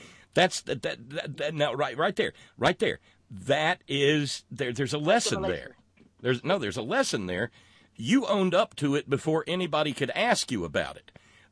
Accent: Alabama, United States; But even growing up in Alabama, I don't recall anybody ever in the schools I went to doing blackface.

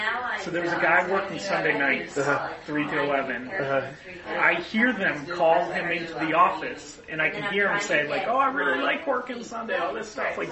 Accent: Northborough, Massachusetts, United States; So just the 2-minute version of my story is I grew up in Northboro.

